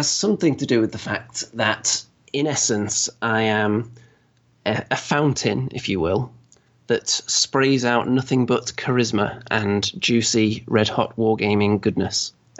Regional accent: Manchester, North West England, United Kingdom; Well, I am from Manchester, England. Although my accent, people can't often place it

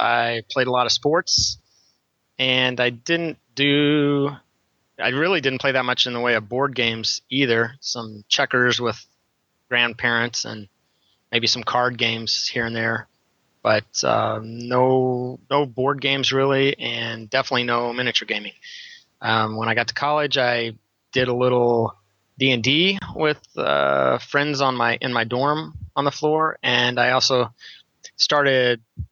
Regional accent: Missouri, United States; moved away as an adult; now in Chicago, United States; Well, I know Lennon asked about this, so actually I grew up in Missouri and moved to Illinois, to the Chicago area after I graduated college, obviously for work, and I've been here ever since.

